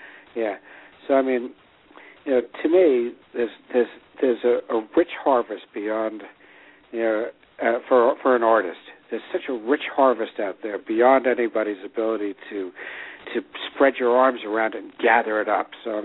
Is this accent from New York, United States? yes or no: yes; New York, United States; Yeah, for me as a New Yorker, I mean, you know, I've got this myopic New York thing